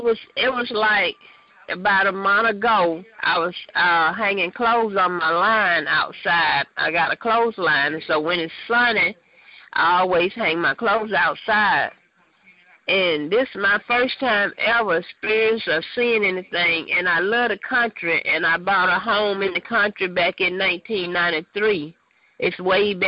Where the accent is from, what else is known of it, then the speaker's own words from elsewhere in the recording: Magnolia, Arkansas, United States; I'm not from Little Rock. I'm down from, like, I don't know if you ever heard of a little town, Magnolia, Arkansas.